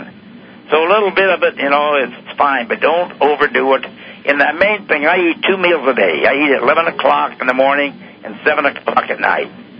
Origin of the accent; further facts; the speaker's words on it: San Francisco, California, United States; born there; also born or lived in Hollywood; I was born in San Francisco